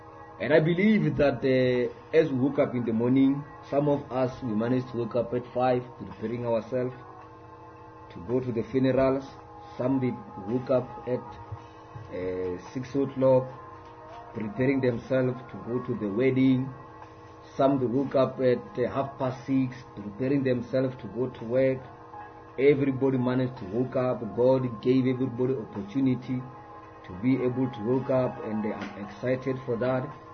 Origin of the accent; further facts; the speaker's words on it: Limpopo, South Africa; As I mentioned, that I'm in our studio in Limpopo. We are broadcasting all the way from Hasohopo, in my hometown.